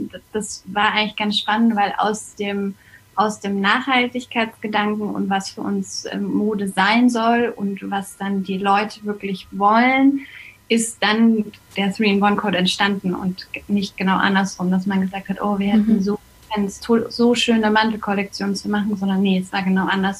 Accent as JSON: {"language": "German", "town": "Munich", "region": "Bavaria", "country": "Germany", "tie": "born there", "said": "ich bin in München geboren, lebe hier"}